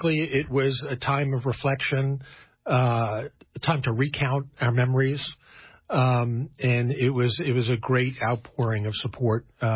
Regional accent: New York, United States; I'm from New York, and I thought that was unimaginable

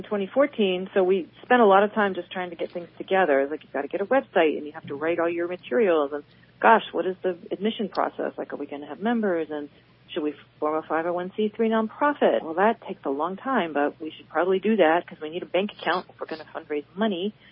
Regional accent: Philadelphia, Pennsylvania, United States; I grew up in Philadelphia, right? So I know a lot about Quakers.

